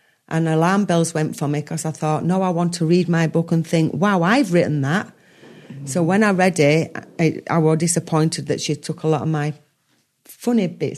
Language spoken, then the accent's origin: English; Yorkshire and the Humber, United Kingdom; I'm a Yorkshire lass, I like a bargain.